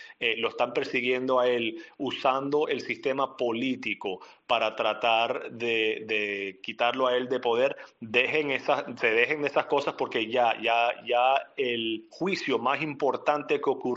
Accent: Venezuela; now in United States; yo me crié en Venezuela, nos mudamos a los Estados Unidos en el 94 y hemos encontrado oportunidad aquí.

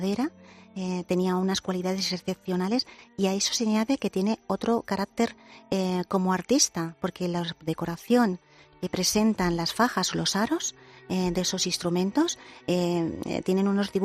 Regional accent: Valencian Community, Spain; soy valenciana, como bien has dicho, soy de la Plana de Utiel, y sí que tengo familiares afectados.

